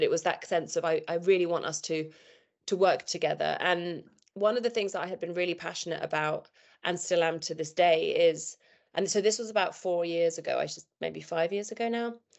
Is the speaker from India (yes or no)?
no; England, United Kingdom; also born or lived in London, United Kingdom; now in United States; So I've been living in London in the UK for the last 20 years. I grew up near Scotland, in between the south of England and Scotland. But now I'm living in the US